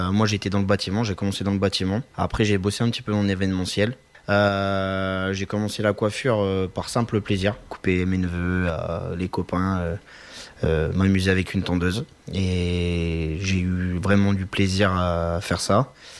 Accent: Saint-Sauveur, France; Et en fait moi je suis originaire du coin, je suis originaire de Saint-Sauveur.

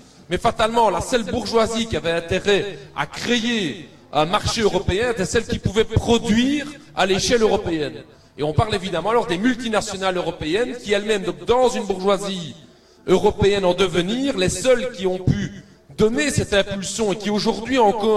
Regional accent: Belgium; chez nous en Belgique, on a assez peu vu le marché très petit qui existe en Belgique. Notre bourgeoisie nationale était très très fortement demandeuse d'une intégration totale européenne

